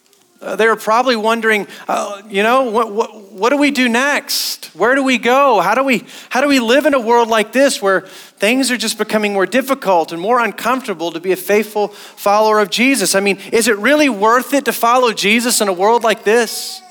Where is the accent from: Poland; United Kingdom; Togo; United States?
Togo; West Africa; also born or lived in Europe / Belarus; I grew up the first half of my life in other countries. I grew up in West Africa. I lived in Europe for a season. I lived in Belarus for almost a year.